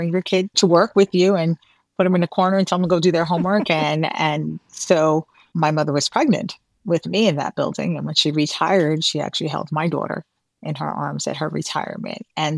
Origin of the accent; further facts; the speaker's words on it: Bronx, New York, United States; it's where my family is from. And what I will tell you is that for other people who are born and raised in the Bronx, even though we may live elsewhere, you can find us all over the world.